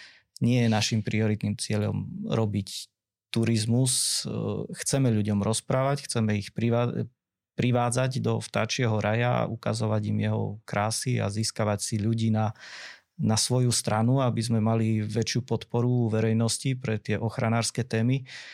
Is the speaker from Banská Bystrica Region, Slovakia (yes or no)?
no; Poprad, Prešov Region, Slovakia; Ja ako Popračan, ktorý som vyrastal v Poprade a na Spiši vyrastal, tak viem porovnať ešte rozdiely aj medzi nami.